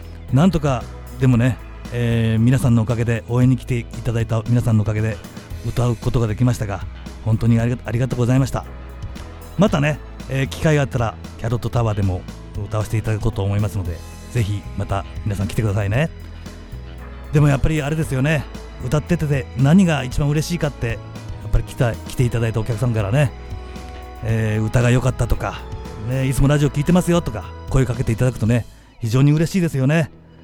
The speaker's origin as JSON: {"language": "Japanese", "region": "Yamaguchi", "country": "Japan", "tie": "born or raised there", "said": "前回はね、私のふるさと山口県の観光名所、"}